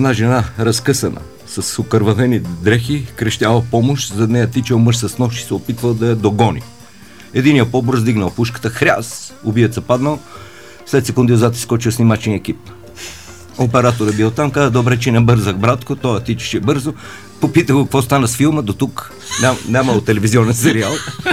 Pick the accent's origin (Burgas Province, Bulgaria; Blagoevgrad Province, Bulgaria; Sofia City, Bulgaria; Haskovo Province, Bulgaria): Blagoevgrad Province, Bulgaria; Petrich; born there; Ето, аз за моя роден град също се говори на диалект. В Петрич